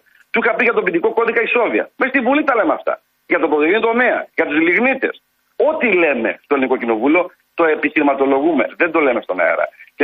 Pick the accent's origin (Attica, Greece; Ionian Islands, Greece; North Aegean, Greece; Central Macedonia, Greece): Central Macedonia, Greece; Thessaloniki; γιατί από εκεί είμαι εγώ, από Θεσσαλονίκη, στη Σταυρούπολη